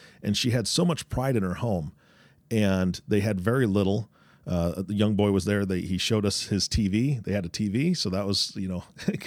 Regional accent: Washington, United States; I grew up in Washington State.

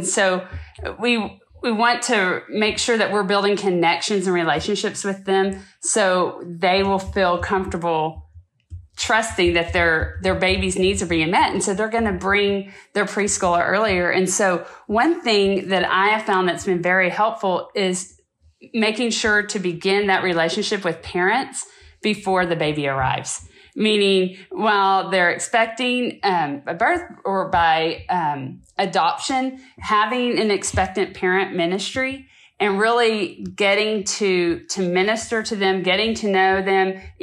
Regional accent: Texas, United States; I grew up in Texas, in sort of like the Dallas-Fort Worth area.

